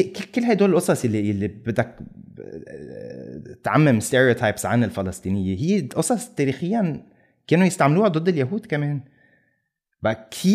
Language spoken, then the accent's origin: Arabic; Beirut, Beirut Governorate, Lebanon; بس أنا ربيت ببيروت تحت الاحتلال